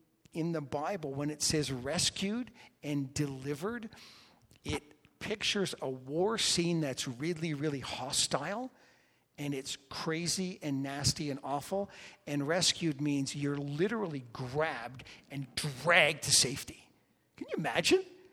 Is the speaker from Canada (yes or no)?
yes; Canada; "Hey, everybody, I'm from Canada," and I pointed to the little spot in Canada where I live